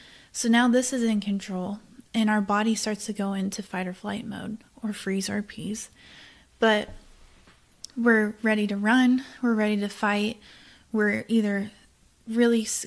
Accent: Tennessee, United States; like I'm from Tennessee, so tornadoes are more common up there.

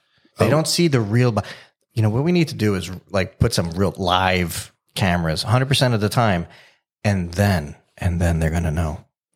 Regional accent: Florida, United States; Growing up in South Florida, you know Richard.

